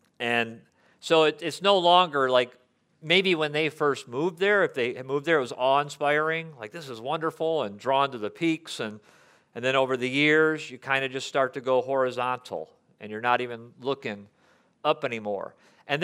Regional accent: Michigan, United States; I'm from Michigan, by the way

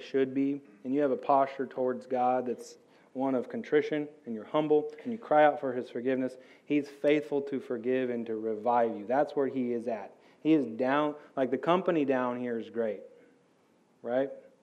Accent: United States; accent: American; I think that's how you say it, how I say it, nakeh, with my American accent.

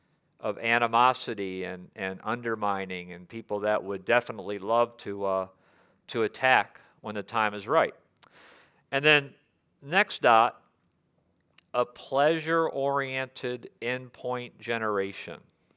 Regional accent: United States; Now, I think from an American perspective, because I'm an American.

